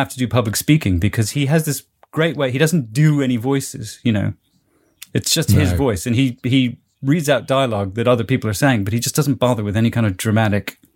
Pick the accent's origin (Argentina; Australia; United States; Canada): United States; I grew up in America. Yeah.